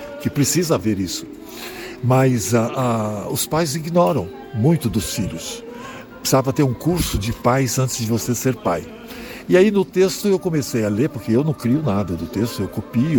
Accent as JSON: {"language": "Portuguese", "region": "Goiás", "country": "Brazil", "tie": "born or raised there", "said": "Eu sou filho de árabes, tá? E a minha infância eu passei em Goiás."}